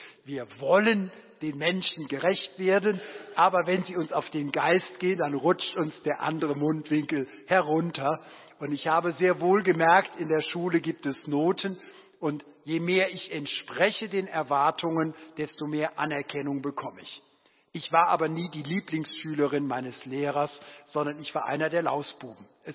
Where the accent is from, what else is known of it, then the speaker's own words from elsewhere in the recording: Cologne, North Rhine-Westphalia, Germany; born there; meine Großmutter in Köln, wo ich geboren bin